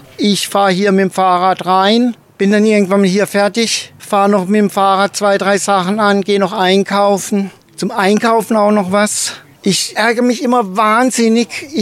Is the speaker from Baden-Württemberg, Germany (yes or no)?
yes; Konstanz, Baden-Württemberg, Germany; Ich bin relativ lange in Konstanz aufgewachsen.